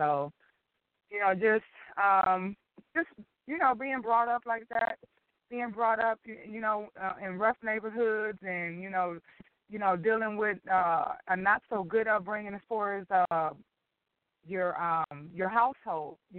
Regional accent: Compton, California, United States; Well, as you stated, I grew up in Compton also.

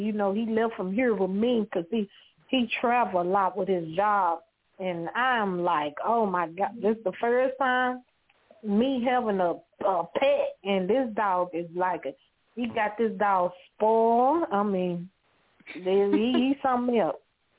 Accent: Louisiana, United States; So, see, y'all pray for me because I'm like, when we was young, you know, and I was raised up in Louisiana, we had dogs, we had cats, we had ducks, we had chicken, we had rooster, we had pig.

